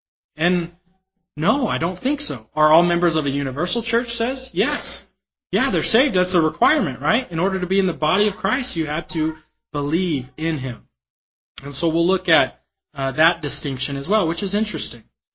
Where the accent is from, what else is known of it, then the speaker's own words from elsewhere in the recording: Utah, United States; now in Denver, United States; that they worshiped the same God that I worshiped growing up in Utah, the same God we worship here in Denver, Colorado.